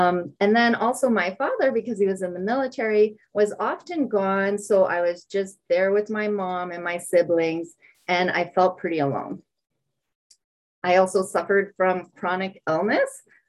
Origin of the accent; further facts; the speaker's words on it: Quebec, Canada; first language French; English is a second language; I'm an English language learner. I told you before that I was born in Quebec. I was born to French parents that didn't speak any English at all. I only spoke French at home. My grandparents were French. All our friends were French.